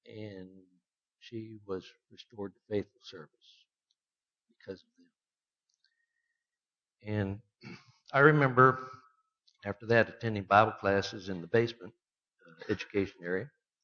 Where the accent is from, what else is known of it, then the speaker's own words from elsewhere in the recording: Austin, Texas, United States; also born or lived in Plainview; I was born in Plainview, which is north of Lubbock. My mother's family had been members of Churches of Christ for several generations. And my father's family were primarily Methodist. We moved to Austin when I was just a few months old